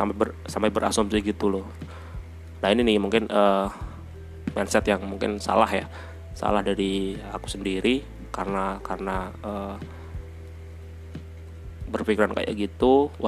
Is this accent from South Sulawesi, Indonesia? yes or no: no; Pemalang, Central Java, Indonesia; Jadi daerah saya itu aslinya namanya Pemalang.